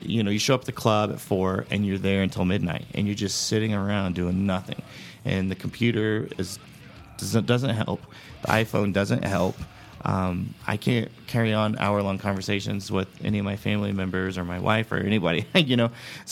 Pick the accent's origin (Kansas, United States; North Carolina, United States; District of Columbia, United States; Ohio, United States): Kansas, United States; Lawrence; "Where are you from?" "Well, I'm from Lawrence, Kansas."